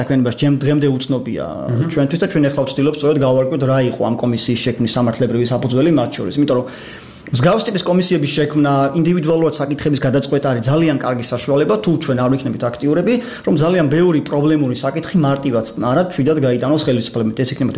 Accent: Batumi, Adjara, Georgia; მე ბათუმში დავიბადე გავიზარდე როცა მიწეს პერიოდულად ჩასვლა სამთვეში იქ 4-5 ერთხელ ხედავ რა სტრაფად იცვლება ქალაქი

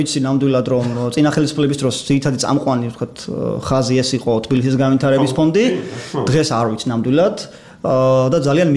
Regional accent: Batumi, Adjara, Georgia; და რეალურად მე ბათუმში დავიბადე, გავიზარდე

